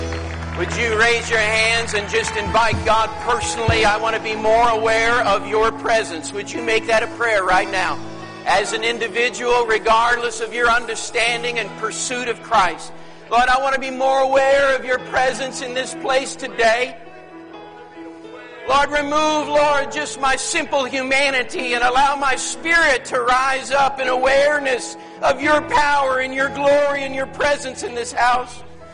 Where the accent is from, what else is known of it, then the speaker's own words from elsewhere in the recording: Pacific Northwest, United States; I'm from the Great Northwest, where one comedian observed that everyone there dresses as if a hike could break out at any minute.